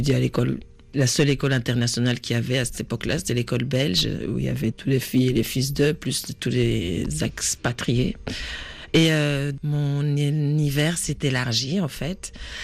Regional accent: Burundi; quand j'étais petite, au Burundi

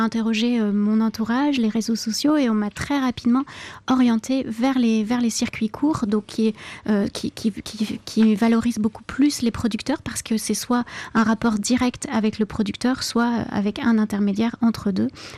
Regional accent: Normandy, France; Je suis normande et au hasard d'un de mes retours dans ma région natale

